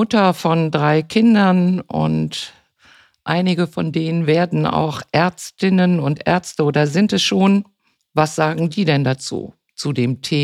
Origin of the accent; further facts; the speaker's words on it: Herne, North Rhine-Westphalia, Germany; lange Jahre meine Kollegin in meiner Heimatstadt Herne